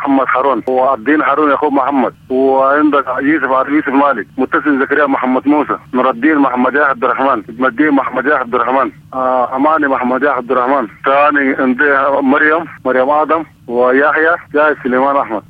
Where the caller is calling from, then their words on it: Nertiti, Central Darfur, Sudan; من ولاية وسط دارفور محلية نيرده